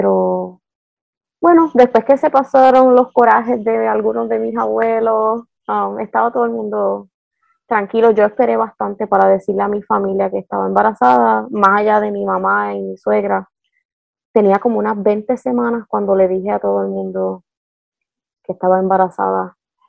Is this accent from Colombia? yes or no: no; Puerto Rico; moved away as an adult; now in Maryland, United States; Recientemente nos mudamos hace casi 6 años a Maryland desde Puerto Rico. Estoy en casa con mis hijas